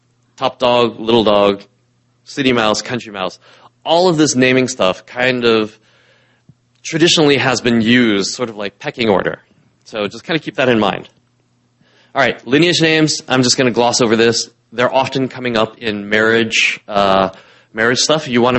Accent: Taishan, Guangdong, China; I mean, I knew eventually as I started to grow up, oh, we're actually from Toisan, and we're from Long Kai.

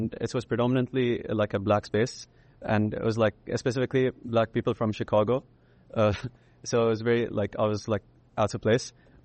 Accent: Bahrain; I'm originally from Bahrain, and I do rap.

